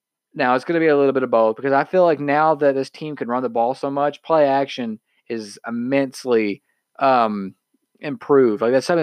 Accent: Nashville, Tennessee, United States; I'm not used to this. I'm from Nashville.

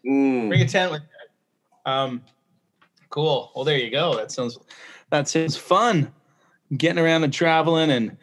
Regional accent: Canada; I'm from Canada, and when I can get back to Canada for summer holiday, my family lives in a border town. They live in Cornwall, Ontario

